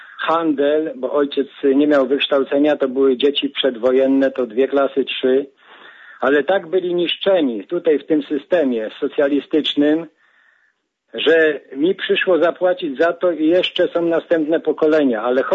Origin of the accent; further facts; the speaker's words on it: Jasień, Lubusz Voivodeship, Poland; Ja mieszkam od urodzenia w Jasieniu, województwo lubuskie.